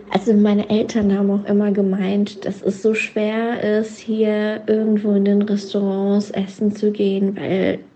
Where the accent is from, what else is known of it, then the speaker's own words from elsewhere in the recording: Pakistan; also ich bin ja ursprünglich aus Pakistan.